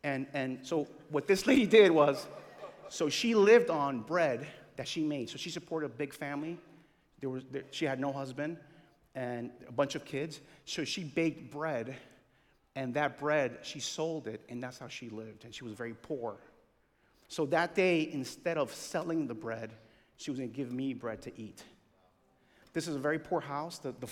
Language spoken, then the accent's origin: English; Honduras; I come from Honduras, a very poor country.